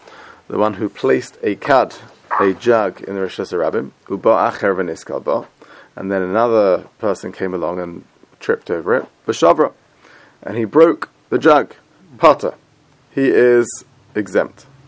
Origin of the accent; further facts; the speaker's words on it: United Kingdom; I'm British.